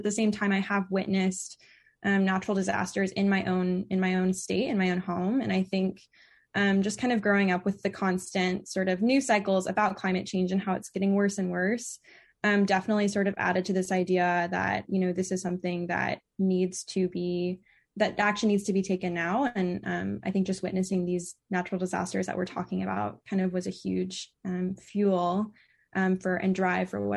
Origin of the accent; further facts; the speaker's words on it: Nashville, Tennessee, United States; I've lived in Tennessee my whole life. I'm from Nashville, Tennessee